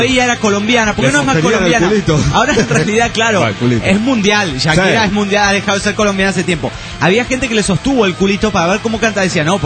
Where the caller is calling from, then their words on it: La Paz, Baja California Sur, Mexico; de La Paz, Baja California.